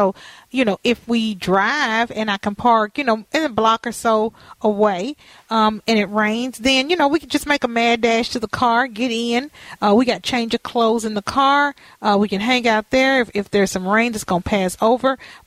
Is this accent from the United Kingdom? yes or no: no; the South, United States; I know about, you know, hurricanes because I'm from the South.